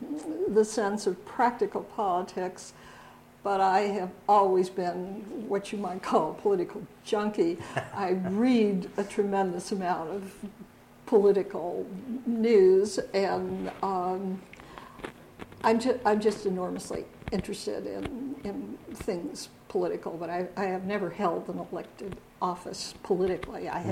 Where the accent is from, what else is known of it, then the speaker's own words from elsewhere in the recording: Cincinnati, Ohio, United States; born there; Okay, I was born in Cincinnati, Ohio.